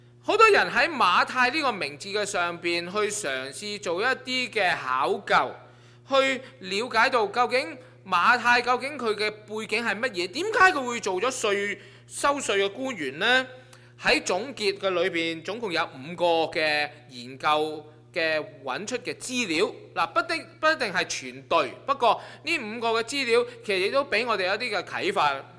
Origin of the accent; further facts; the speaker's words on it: China; 这个也是很普遍的一个现象的，譬如我们中国人都好啦，传统的中国人